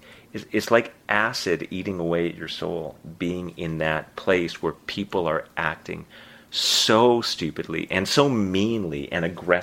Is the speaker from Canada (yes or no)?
yes; Winnipeg, Manitoba, Canada; moved away as an adult; now in Nova Scotia, Canada; The reason I came to Nova Scotia was to go to Dalhousie Law School. I was born and raised in Winnipeg.